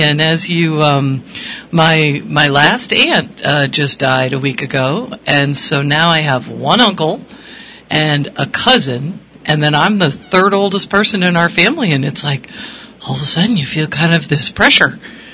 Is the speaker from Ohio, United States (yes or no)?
no; Connecticut, United States; I grew up in Connecticut sweating just like you.